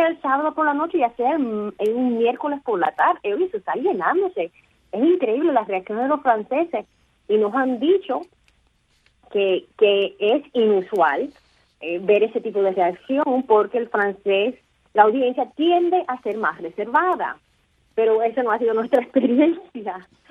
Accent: Cuba; Pero entonces, como cubano, tú ves que entra la revolución, muere ella, y dice, habrá una, esa es una conexión.

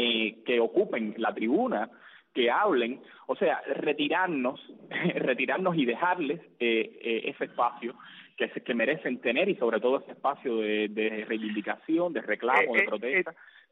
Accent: Cuba; Así somos los cubanos

